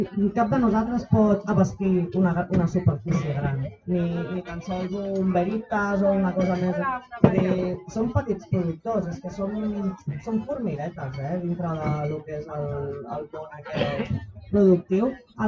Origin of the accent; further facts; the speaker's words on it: Catalonia, Spain; Jo soc de l'Empordà i intento vendre a la província de Girona, per exemple, no?